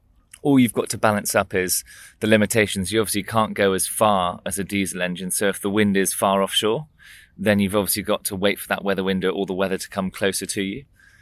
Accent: South West England, United Kingdom; We grew up on Dartmoor and we didn't have a TV to it 8 years old, so we just went out into the garden and then the garden became Dartmoor

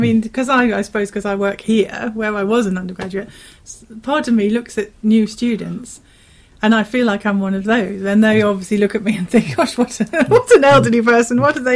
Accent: Tamworth, West Midlands, United Kingdom; No, I'm from Staffordshire.

